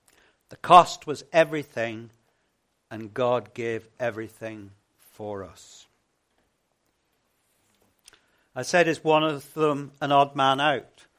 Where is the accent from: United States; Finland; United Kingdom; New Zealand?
United Kingdom; Exeter, South West England; he comes from Plymouth and I come from Exeter